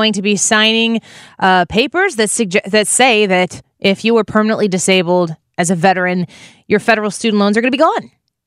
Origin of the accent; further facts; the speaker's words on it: Illinois, United States; I'm from Illinois. I can vote 7 times in this.